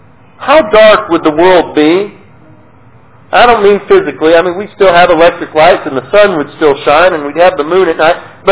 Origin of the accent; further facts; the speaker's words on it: Colorado, United States; I know when I grew up in Colorado, we lived out on the plains.